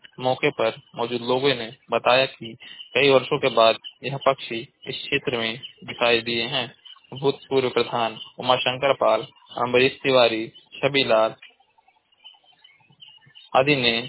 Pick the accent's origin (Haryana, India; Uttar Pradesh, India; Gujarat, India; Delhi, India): Uttar Pradesh, India; Maharajganj; मैं जिला महाराजगंज का निवासी हूँ।